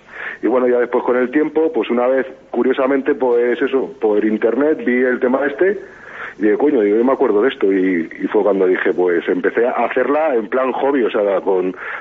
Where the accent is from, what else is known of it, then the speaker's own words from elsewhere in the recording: Barcelona, Catalonia, Spain; born there; moved away as an adult; yo nací en Barcelona, pues la familia por parte de padre pues son de aquí, de Orme y demás, pues al final me vine para aquí a vivir